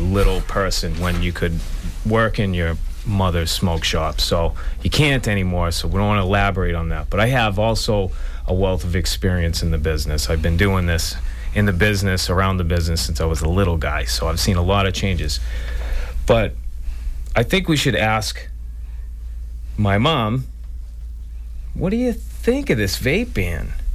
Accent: Hingham, Massachusetts, United States; I grew up in Hingham, so I was a harborman, but I graduated in Whitman-Hanson from Whitman.

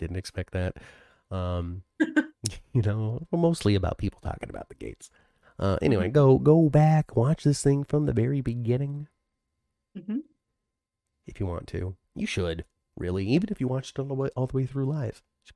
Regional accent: New York, United States; and I'm from New York.

